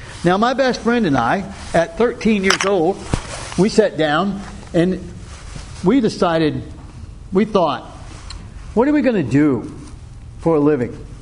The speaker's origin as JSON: {"language": "English", "town": "Tobaccoville", "region": "North Carolina", "country": "United States", "tie": "born or raised there", "said": "This wide-eyed little boy, growing up in Tobaccoville, North Carolina, if you've ever seen, you probably know that."}